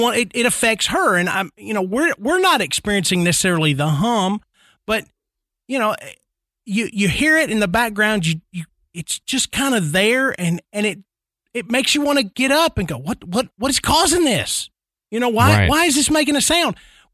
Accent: Nashville, Tennessee, United States; even growing up in Nashville, I have been out camping so far that it's been quiet enough

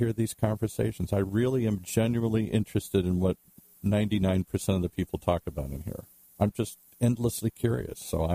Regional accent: Midwest, United States; But I'm an Irishman. I'm Midwestern. I'm Catholic. All of those things come from my background here.

